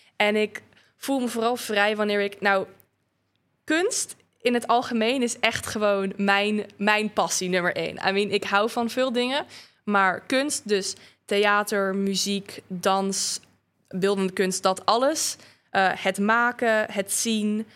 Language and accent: Dutch; Bosnia & Herzegovina; Ik kom zelf dus uit Bosnië in die zin.